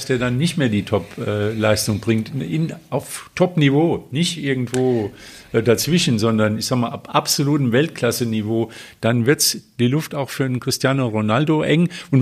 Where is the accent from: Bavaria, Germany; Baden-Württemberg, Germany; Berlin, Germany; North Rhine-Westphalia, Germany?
North Rhine-Westphalia, Germany; Cologne; Ich bin so als Kölner bin ich da in der gleichen Situation.